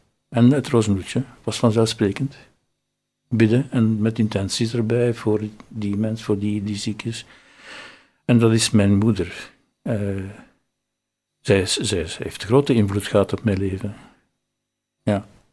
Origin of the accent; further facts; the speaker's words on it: Rotselaar, Flemish Brabant, Belgium; Ik kom uit Rotselaar, dat is een andere kant van Leuven, naar het noorden toe. Ik ben als tweede geboren in dat gezin van 10 kinderen.